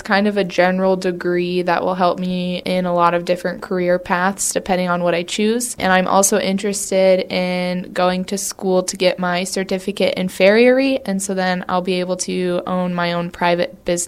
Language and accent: English; Valdez, Alaska, United States; So I definitely feel grateful for growing up in Valdez and kind of learning to be a part of everything that's going on.